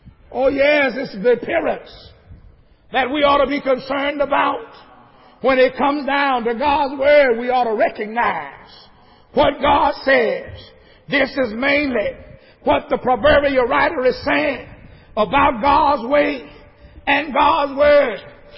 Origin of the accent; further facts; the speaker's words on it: Mississippi, United States; I remember growing up in the Delta of Mississippi. Down in Mississippi, we had a place called the Levee.